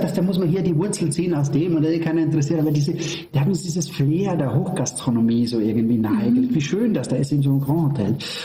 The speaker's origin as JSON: {"language": "German", "region": "Styria", "country": "Austria", "said": "ich komme aus der Steiermark"}